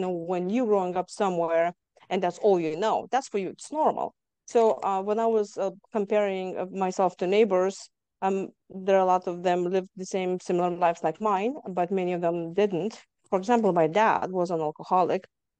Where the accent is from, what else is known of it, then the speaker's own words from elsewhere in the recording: Lithuania; English is a second language; moved away as an adult; now in Houston, United States; I grew up in Lithuania and now I live in Houston, Texas.